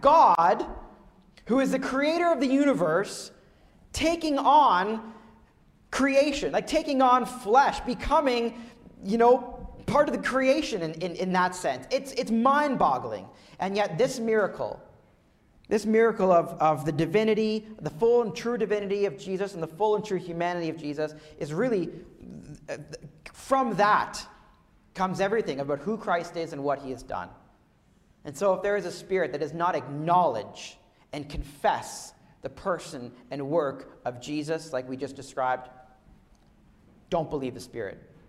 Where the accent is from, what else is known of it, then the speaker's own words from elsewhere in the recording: Ottawa, Ontario, Canada; I grew up in Ottawa. I can't count the number of times I've skated on that rink.